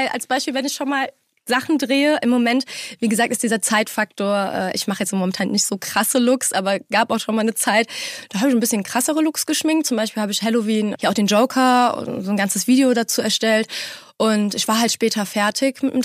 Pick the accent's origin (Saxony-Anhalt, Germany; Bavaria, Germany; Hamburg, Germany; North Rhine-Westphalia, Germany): North Rhine-Westphalia, Germany; Aachen; weil ich bin halt ein Öscher Mädchen. Also bei uns ist das halt so. Und ich denke mir so, das ist meine Identität. Ich komme aus Aachen und das darf man auch irgendwie hören.